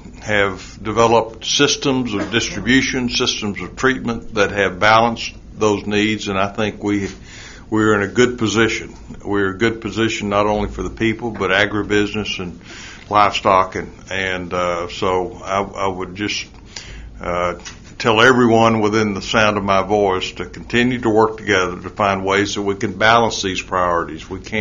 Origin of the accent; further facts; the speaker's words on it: Texas, United States; I'm from West Texas, and water is the most important issue.